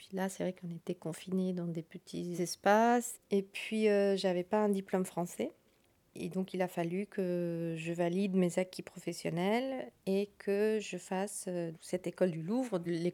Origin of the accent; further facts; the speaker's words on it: Colombia; moved away; quand je suis partie de la Colombie, les choses étaient assez difficiles